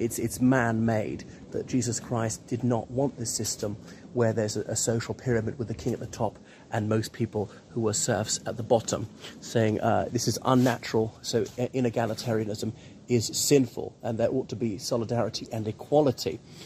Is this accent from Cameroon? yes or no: no; Ireland; from Ireland, so welcome to my channel once again.